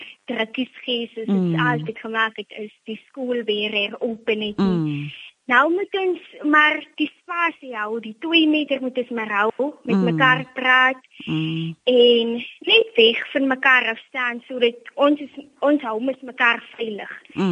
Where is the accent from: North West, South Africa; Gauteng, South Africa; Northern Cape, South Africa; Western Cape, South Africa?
Northern Cape, South Africa; Buffelsrivier; now in Bersig, South Africa; Ek is hoofdogter van S. van Wyk, as ook 'n matrikulant. Ek is oorspronklik van Buffelsrivier, maar ek en my ma het my hiernatoe toe getrek na Bersig toe om hier kom skool te gaan en hier te matrikuleer.